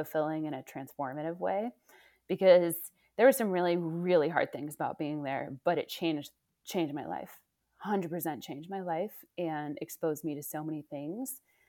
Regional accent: Oakland, California, United States; also born or lived in Indiana / New York City; I'm from California. So yeah. I'm from the Bay Area. I'm from Oakland.

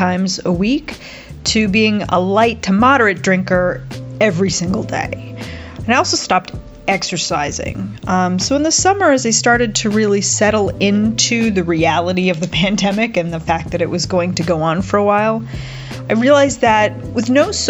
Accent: Salisbury, Connecticut, United States; from Salisbury, Connecticut.

